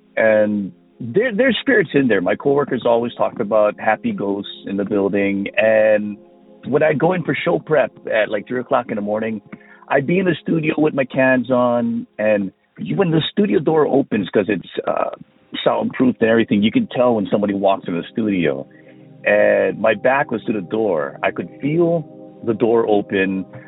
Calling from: Hawaii, United States; I'm calling from the Big Island of Hawaii.

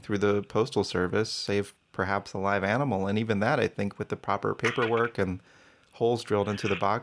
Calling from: United States; I'm calling from the United States.

